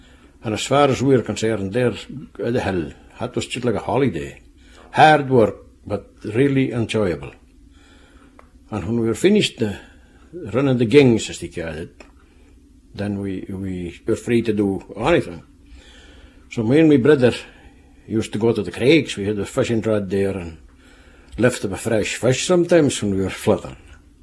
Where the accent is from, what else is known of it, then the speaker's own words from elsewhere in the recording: Fetlar, Scotland, United Kingdom; I was born and brought up in Fetlar. And that was counted as the Gairdine of Shetland for the rich soil that was in it.